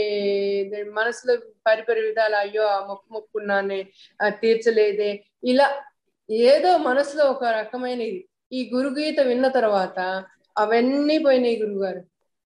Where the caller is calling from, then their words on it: Hyderabad, Telangana, India; నేను హైదరాబాద్ నుంచి మాట్లాడుతున్నాను